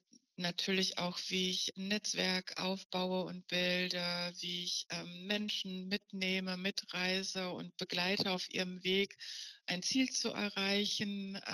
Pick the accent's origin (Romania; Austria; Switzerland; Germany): Germany; Schalksmühle, North Rhine-Westphalia; Ich bin selber auch in Schalksmühle groß geworden.